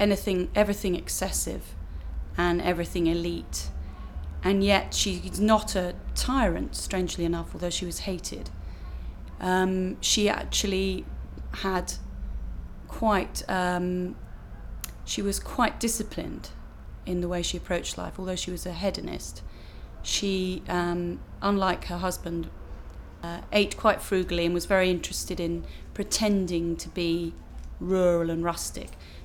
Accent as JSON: {"language": "English", "town": "Highgate", "region": "London", "country": "United Kingdom", "said": "I'm 43 and I am from North London, Highgate."}